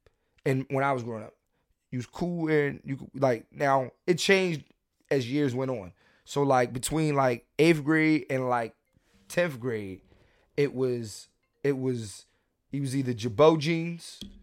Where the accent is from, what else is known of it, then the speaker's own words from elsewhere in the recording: Philadelphia, Pennsylvania, United States; I'm going to tell you, growing up in Philly, right? Growing up in Philly.